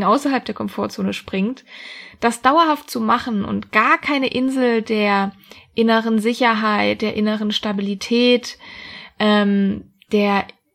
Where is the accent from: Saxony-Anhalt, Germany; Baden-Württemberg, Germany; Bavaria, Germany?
Baden-Württemberg, Germany; Freiburg; moved away as an adult; Ich wollte eigentlich immer in meiner Heimat, das ist Freiburg im schönen Süden von Deutschland, bleiben.